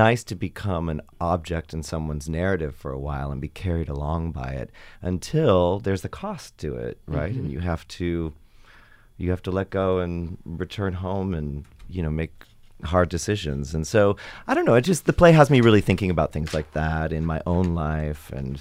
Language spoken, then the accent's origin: English; Las Vegas, Nevada, United States; My hometown.